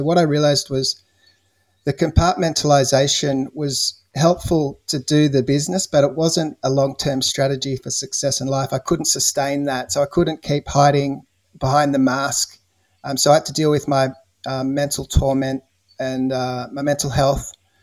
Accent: Australia; the listeners might hear that I'm Australian. I'm here in Australia, just outside of Melbourne in Victoria, and in a place called Geelong.

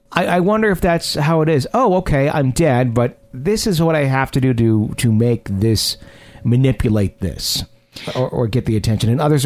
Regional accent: Forest, Tasmania, Australia; Well, I grew up in Tasmania in a small town called Forest.

